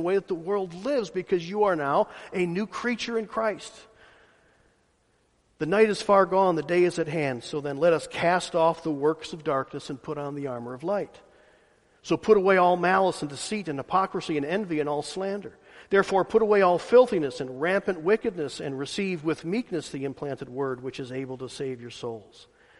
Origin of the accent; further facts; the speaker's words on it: Ohio, United States; now in Georgia, United States; Roy mentioned that I'm coming from Ohio down to Georgia, and the climate's different. and the society is different.